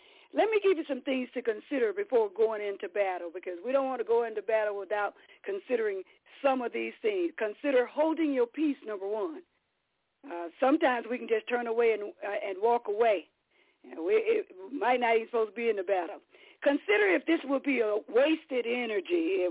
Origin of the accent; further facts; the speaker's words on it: Hartford, Wisconsin, United States; I'm from Hartford, Wisconsin, not